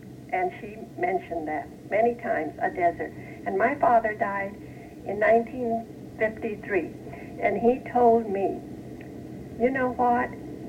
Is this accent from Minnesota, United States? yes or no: no; Fullerton, California, United States; I was born in Fullerton and raised there. My folks came directly from southern France, and they landed in Anaheim, and from there they had to walk to Fullerton.